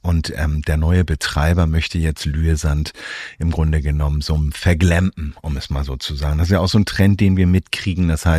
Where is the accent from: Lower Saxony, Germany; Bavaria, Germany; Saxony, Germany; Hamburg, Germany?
Hamburg, Germany; Und zwar gibt es bei uns in Hamburg, wir sind ja Hamburger Jungs, die Elbe, die kennt ihr auch.